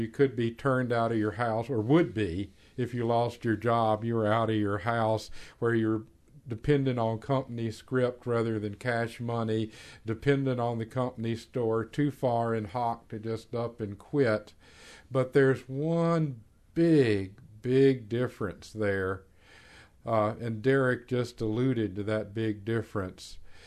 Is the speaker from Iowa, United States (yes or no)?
no; North Carolina, United States; Yes, I'm from North Carolina, and so I see the issues with coal through a couple of lenses that fit my background.